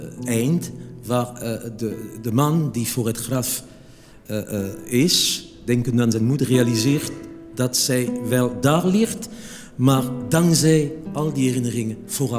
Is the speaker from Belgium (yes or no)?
no; Lectoure, Occitania, France; naar het graf van mijn moeder in Lectouren, waar ik vandaan kom, in de Gascogne.